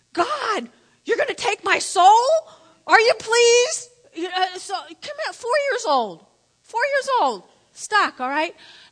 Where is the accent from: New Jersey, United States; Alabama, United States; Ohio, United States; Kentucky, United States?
New Jersey, United States; And I was actually here at York College, and I'm from North Jersey.